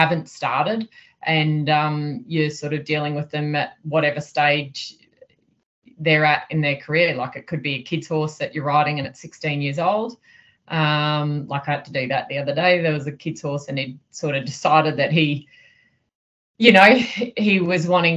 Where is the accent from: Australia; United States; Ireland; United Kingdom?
Australia; Brisbane, Queensland; So I'm just a Brizzy girl. I was very suburban.